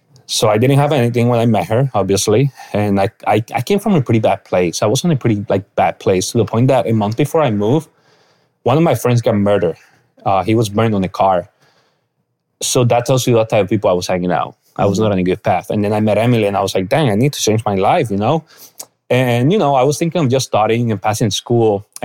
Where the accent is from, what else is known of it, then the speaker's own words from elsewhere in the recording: Puerto Rico; now in United States; So I'm from Puerto Rico. I moved to the States in 2017 after a hurricane we had, Category 5.